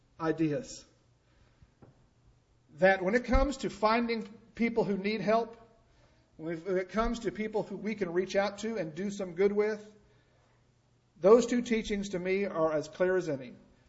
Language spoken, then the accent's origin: English; United States; And I feel like that as an American, that with all of the blessings that I've had throughout my life